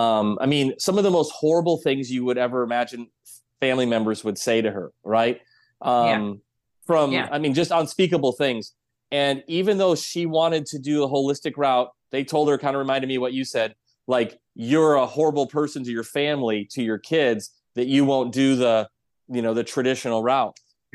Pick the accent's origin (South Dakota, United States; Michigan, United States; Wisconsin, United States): South Dakota, United States; When I went back and practiced my first practice in South Dakota, it was in my hometown.